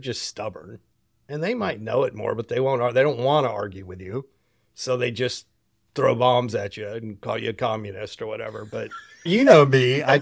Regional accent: California, United States; now in Atlanta, United States; I wasn't here. I'm from California.

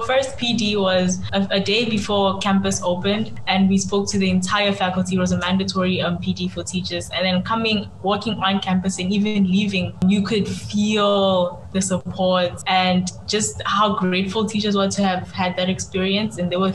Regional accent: South Africa; I'm South African and I spend most of my education there

